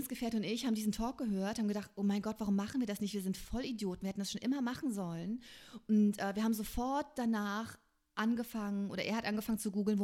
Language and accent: German; East Germany, Germany; born there; Ich komme aus dem Osten, ich lebe im Westen. Ich bin im Osten geboren